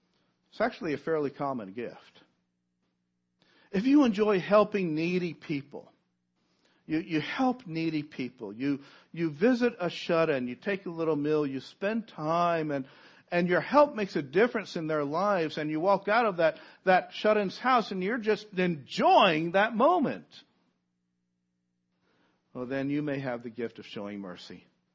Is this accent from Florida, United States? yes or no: no; Virginia, United States; I grew up near the Luray Caverns of Virginia.